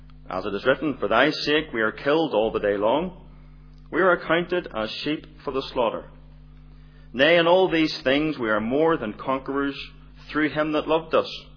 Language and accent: English; United States; born there; So I was born in America, have a younger brother born in Canada, have a brother then born back in Northern Ireland, and a sister born over in Papua New Guinea.